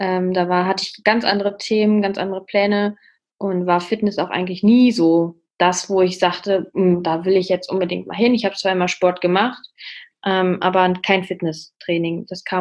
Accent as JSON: {"language": "German", "region": "North Rhine-Westphalia", "country": "Germany", "said": "Ja, ich komme aus dem Münsterland, haben wir ja gerade schon besprochen. Bin Studentin, mache ein duales Studium im Fitnessstudio. Ja, ansonsten wohne ich nicht mehr zu Hause."}